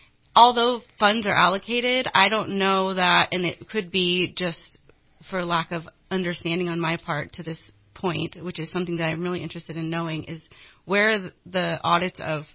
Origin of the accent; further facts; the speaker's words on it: Redding, California, United States; I grew up in Reading, and I love the city, and I grew up in Enterprise area. And surprisingly, actually, I still live in Enterprise area.